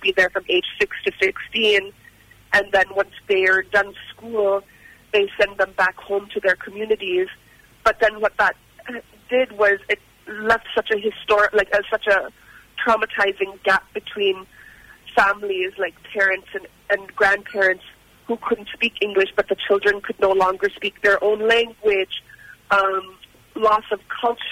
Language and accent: English; Kugluktuk, Nunavut, Canada; I'm from Kogloktok, Nunavut, which is a tiny community of about 1,200, it's a village of about 1,200 people, Inuit, mainly Inuit